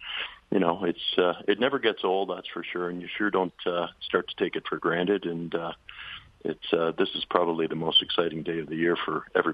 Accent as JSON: {"language": "English", "country": "Canada", "said": "being Canadian and being a Canadian operation that has been around for a long time"}